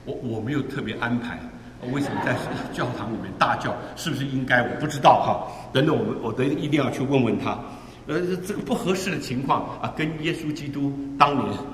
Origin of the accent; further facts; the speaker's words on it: China; 哇，那是我们中国人说我们的孔夫子是万事啊。